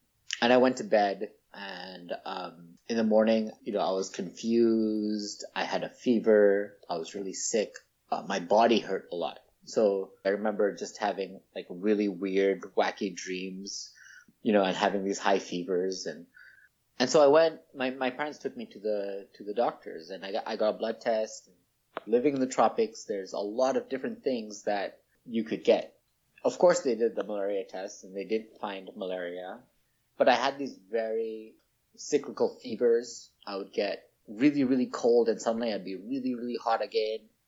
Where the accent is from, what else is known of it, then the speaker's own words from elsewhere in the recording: Nairobi, Kenya; now in Gainesville, United States; I grew up in Nairobi, Kenya. Right now, I'm a graduate student at the University of Florida, Gainesville.